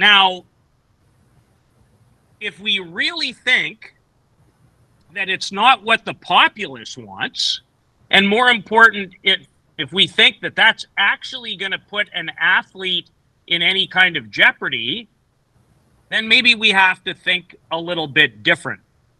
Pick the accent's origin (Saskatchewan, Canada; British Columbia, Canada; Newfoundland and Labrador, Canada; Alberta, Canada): Saskatchewan, Canada; Saskatoon; his incredible day in Saskatoon, which the only frickin' event I miss in my hometown ever happens to be that one.